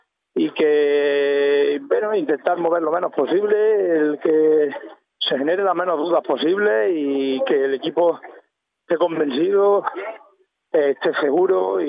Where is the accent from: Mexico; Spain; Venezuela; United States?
Spain; Puente Genil, Andalusia; yo soy de Puente Genil, que en el único sitio al que yo he salido de Puente Genil ha sido aquí a Pedrera